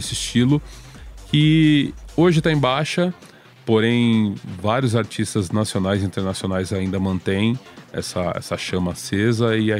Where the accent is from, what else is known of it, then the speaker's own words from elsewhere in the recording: Itatiba, São Paulo, Brazil; Itatiba. Então, eu tô morando lá, eu moro lá, sempre morei lá.